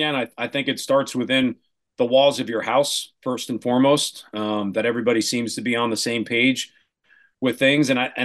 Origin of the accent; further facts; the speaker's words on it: Wall, New Jersey, United States; I'm born and raised in Wall, New Jersey, and for many years in the 80s growing up, Wall had this unbelievable team that people would flock to.